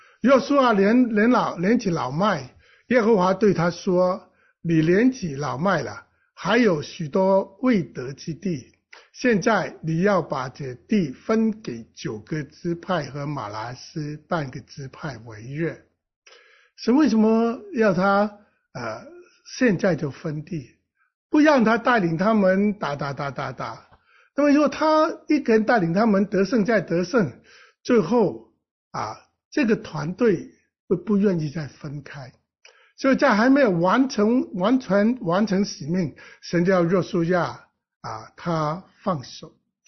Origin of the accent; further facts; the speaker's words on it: China; 就像我们中国古代，我们中国人在有生之年要分家的，便会继续兴旺